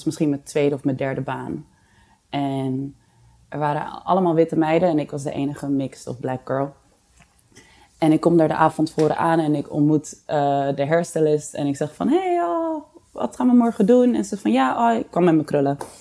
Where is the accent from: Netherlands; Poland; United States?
Netherlands; Amsterdam, North Holland; ik ben geboren getogen in Amsterdam. Ik heb er nog steeds een huis, maar ik werkte amper in Nederland.